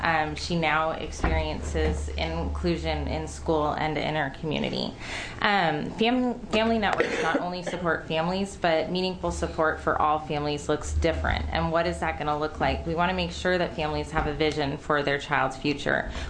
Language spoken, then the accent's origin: English; Portland, Oregon, United States; I am here from Portland, Oregon.